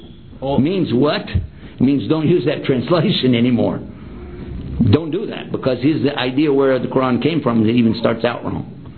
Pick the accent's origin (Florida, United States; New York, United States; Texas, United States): Texas, United States; Okay, well, that's because I'm from Texas. I don't speak English. I speak Texan.